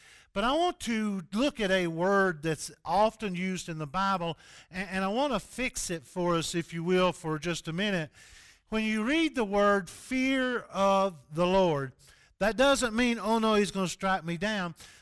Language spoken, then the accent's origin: English; Southeast, United States; I grew up in the Southeast, you can kind of tell.